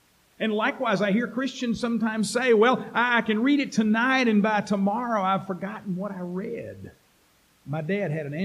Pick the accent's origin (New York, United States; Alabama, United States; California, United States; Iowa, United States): Alabama, United States; Now, as a boy growing up in Alabama, we didn't swim in pools. We swam in the Alabama River